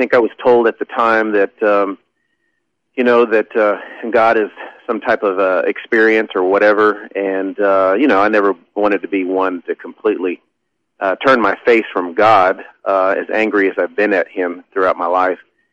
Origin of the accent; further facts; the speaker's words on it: United States; born there; Yeah. I was born in the States, but I'm third generation.